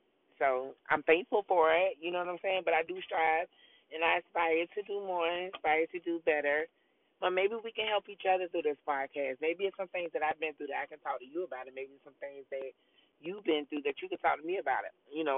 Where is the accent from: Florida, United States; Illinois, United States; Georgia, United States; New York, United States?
Georgia, United States; I'm from Georgia.